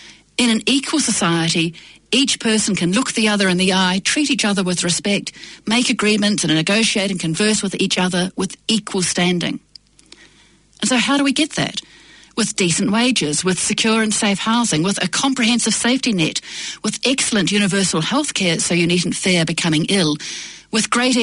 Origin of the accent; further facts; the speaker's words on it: Taranaki, New Zealand; I've lived in many places in New Zealand and so I identify myself with many places. I grew up in Taranaki and Tamaonga.